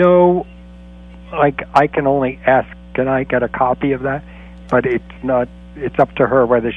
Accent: Florida, United States; In fact, I'm from Florida. I was tuning in.

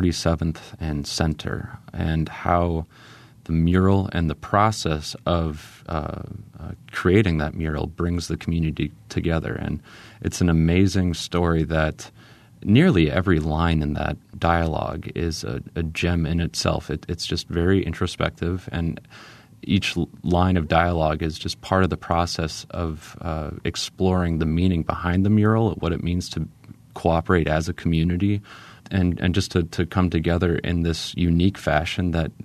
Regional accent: Beloit, Wisconsin, United States; I'm a native of Beloit, and I grew up in Beloit, so I've seen it through thick and thin.

